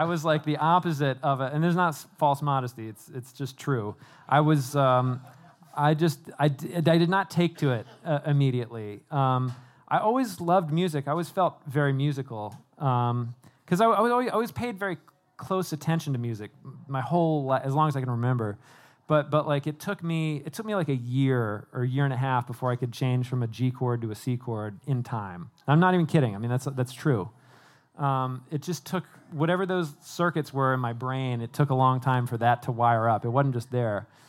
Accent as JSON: {"language": "English", "town": "Fredericksburg", "region": "Virginia", "country": "United States", "tie": "born or raised there", "said": "the Starling family moved to my hometown of Fredericksburg, Virginia, when I was 4 or 5 years old, I guess."}